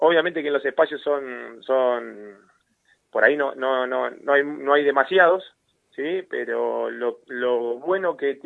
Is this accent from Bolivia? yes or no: no; Río Gallegos, Santa Cruz, Argentina; now in El Calafate, Argentina; vengo de Río Gallegos, hoy estoy en Calafate